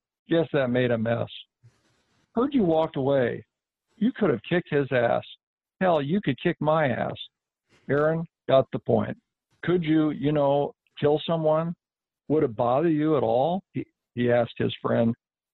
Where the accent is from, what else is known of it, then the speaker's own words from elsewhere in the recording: Iowa, United States; I'm originally from Iowa, and I am familiar with it.